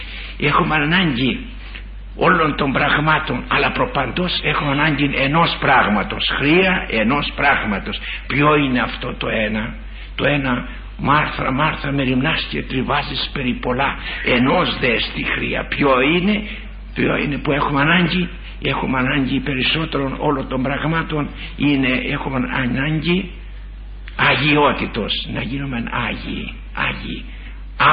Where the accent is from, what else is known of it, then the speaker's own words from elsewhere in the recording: Macedonia, Greece; Έρχομαι από τα ψηλά βουνά, έρχομαι από την Μακεδονία